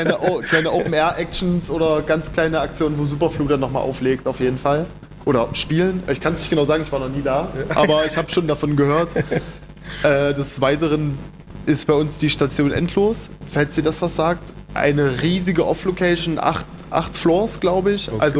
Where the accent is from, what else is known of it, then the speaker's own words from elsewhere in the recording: Halle, Saxony-Anhalt, Germany; oder ich komme ursprünglich aus Halle, habe die letzten 8 Jahre dort gelebt und hatte dort eine wundervolle Zeit.